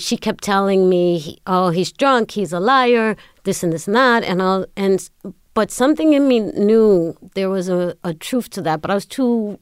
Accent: Brooklyn, New York, United States; born there; I was born in Brooklyn.

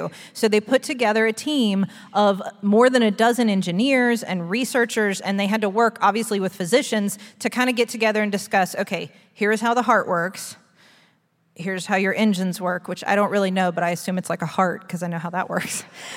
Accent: Huntington, West Virginia, United States; He went to WVU, which we're from Huntington.

